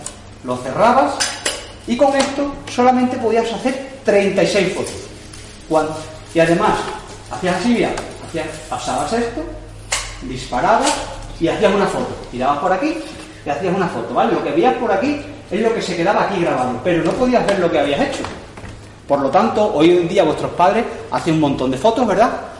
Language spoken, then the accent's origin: Spanish; Villafranca, Extremadura, Spain; now in Badajoz, Spain; soy de aquí de Villafranca, pero vivo en Badajoz, ¿vale? Pero siempre vengo aquí porque mis padres son de aquí, mis suegros son de aquí, mis primos están aquí